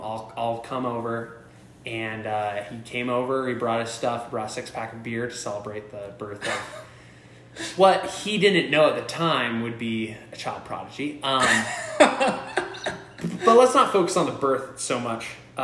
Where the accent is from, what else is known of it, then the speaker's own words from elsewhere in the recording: Maple Hill, Kansas, United States; born there; I was born in Maple Hill, Kansas.